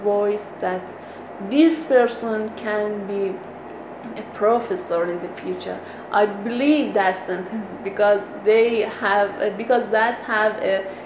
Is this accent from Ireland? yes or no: no; Azna, Lorestan, Iran; English is a second language; I grew up in Azna city in Lorestan. Fortunately I could see four seasons in that place.